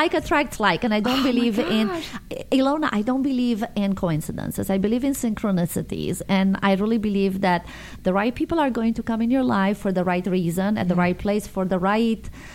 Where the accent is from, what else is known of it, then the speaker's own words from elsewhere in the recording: Sibiu, Sibiu County, Romania; So I'm coming from a very cultural city, Sibiu, and I was born and raised in Transylvania. That's the region, and the country is Romania. So I'm mixed Hungarian, German, Romanian, and Greek.